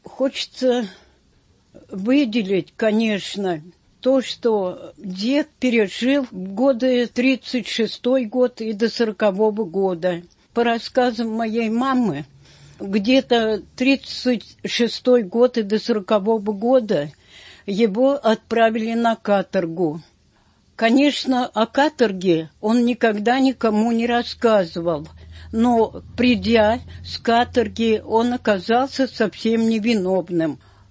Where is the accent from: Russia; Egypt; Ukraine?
Russia; Gorokhovets, Vladimir Oblast; Я родилась в маленьком городке, городе Гороховце Владимирской области.